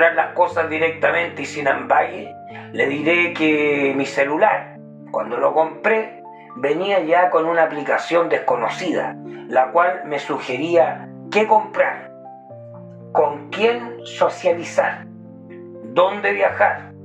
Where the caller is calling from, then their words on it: Jabalquinto, Andalusia, Spain; de Jabalquinto. Le llamo porque me ha parecido correcto compartir mi historia